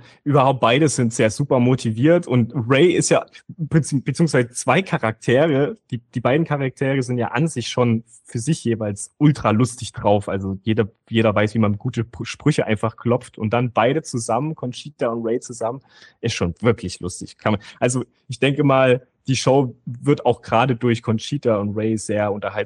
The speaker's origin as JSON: {"language": "German", "town": "Großenhain", "region": "Saxony", "country": "Germany", "tie": "born or raised there", "also_born_or_lived": "Mittweida", "lives_now": "Leipzig, Germany", "said": "In Großenhain, in der Nähe von Dresden. Ein kleines Kaff. Wenn man Riesa, Meißen, Großenhain kennt, ist das Teufelsdreieck."}